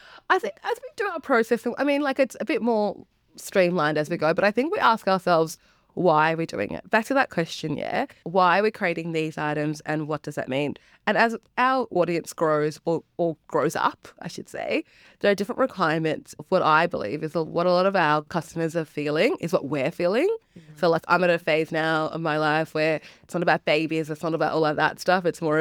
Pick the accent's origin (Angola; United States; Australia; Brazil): Angola; We're not from Kenya, but we are from Angola.